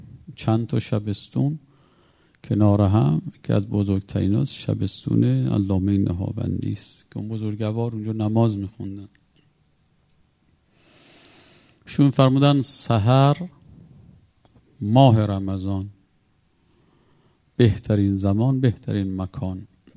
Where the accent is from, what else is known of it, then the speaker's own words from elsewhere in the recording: Mashhad, Razavi Khorasan, Iran; من مشهدیم، بچه مشهدم، با قریه مشهد درس میخوندیم